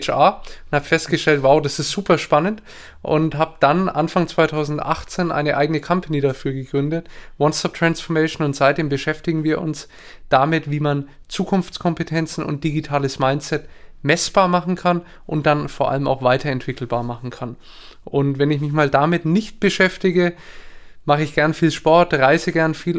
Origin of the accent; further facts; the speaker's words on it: Nuremberg, Bavaria, Germany; ich komme aus Nürnberg, bin dort geboren und aufgewachsen